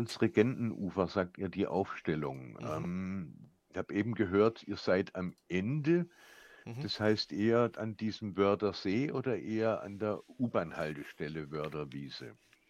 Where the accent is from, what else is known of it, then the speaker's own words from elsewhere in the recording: Kaufbeuren, Bavaria, Germany; also in Kaufbeuren werde ich sein, ist ja mein Heimatort.